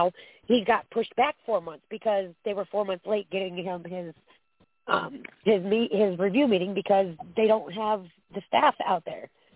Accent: Ohio, United States; I'm from Ohio

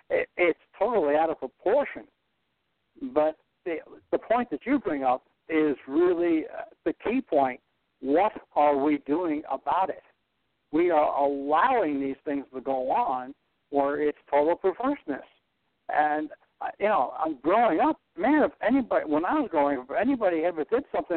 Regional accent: Bronx, New York, United States; I grew up in the Bronx. Now, people say, oh, the Bronx, what everything goes on there.

